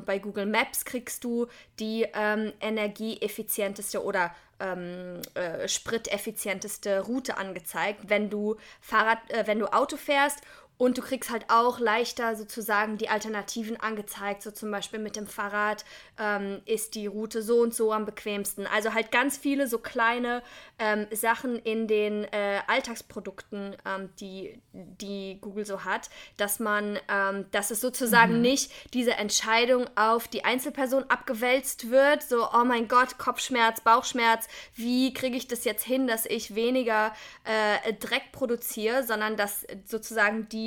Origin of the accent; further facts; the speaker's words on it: Germany; als in Rheinland-Pfalz und NRW diese schlimme Flutkatastrophe war, das ist halt genau in meiner Heimatregion.